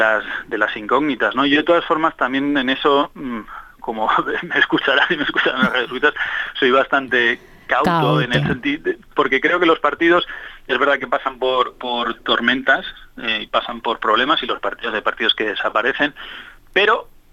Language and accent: Spanish; Spain; como mi acento denota, yo soy español